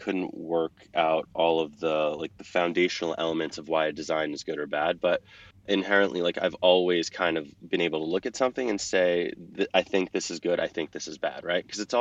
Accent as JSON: {"language": "English", "region": "New York", "country": "United States", "lives_now": "Boston, United States", "said": "I'm originally from New York, and I was working at a marketing agency in Manhattan."}